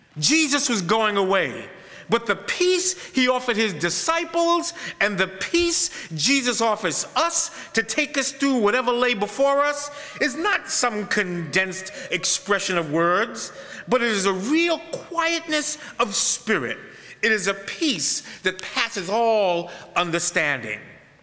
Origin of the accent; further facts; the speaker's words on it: Brooklyn, New York, United States; I'm from Brooklyn, New York. I grew up in the Crown section of Brooklyn, New York, amongst a lot of Hasidic Jews